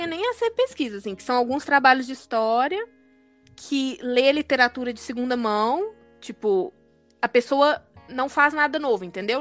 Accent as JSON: {"language": "Portuguese", "town": "Belo Horizonte", "region": "Minas Gerais", "country": "Brazil", "said": "Sou de BH."}